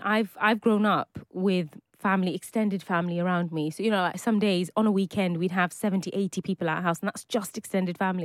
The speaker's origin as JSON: {"language": "English", "country": "United Kingdom", "said": "And what I've learned over the years of just living, you know, just being British means I get to kind of mix and match the two."}